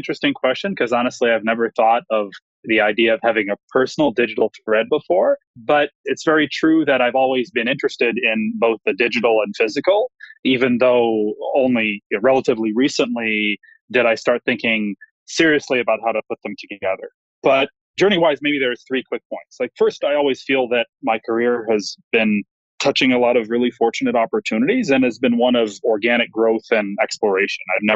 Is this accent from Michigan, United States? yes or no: yes; Detroit, Michigan, United States; So I grew up in the Detroit area and was an undergraduate at the University of Michigan.